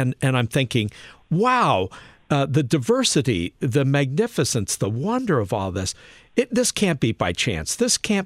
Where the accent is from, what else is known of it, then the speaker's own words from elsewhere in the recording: Wyoming, United States; You know, I grew up in Wyoming, Ingo.